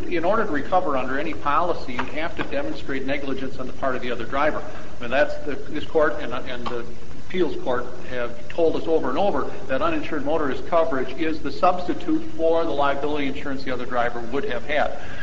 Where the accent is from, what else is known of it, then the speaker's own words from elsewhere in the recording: Hartford, Wisconsin, United States; I'm from Hartford, Wisconsin.